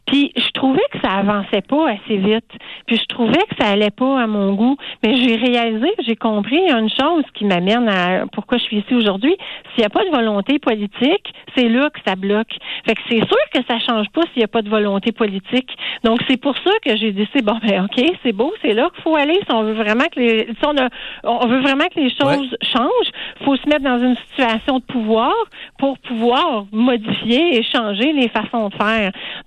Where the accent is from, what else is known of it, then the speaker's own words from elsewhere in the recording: Quebec, Canada; now in Montreal, Canada; moi, je viens de l'Outaouais, donc je suis une intrue à Montréal